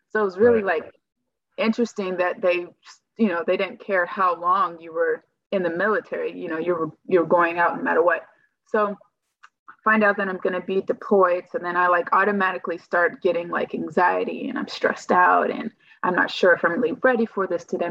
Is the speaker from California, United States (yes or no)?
yes; California, United States; also born or lived in Illinois; I'm originally from California. I ended up joining the military in 2008, and I joined from Illinois.